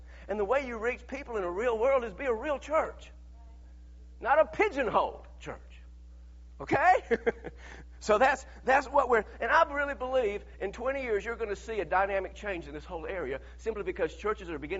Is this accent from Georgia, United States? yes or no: yes; Lafayette, Georgia, United States; I'm from Lafayette, Georgia. You roll your window down and talk to people.